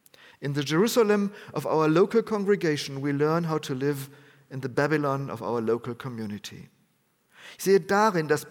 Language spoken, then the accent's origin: German; Bielefeld, North Rhine-Westphalia, Germany; Unter anderem in meiner Heimat in Bielefeld-Bethel.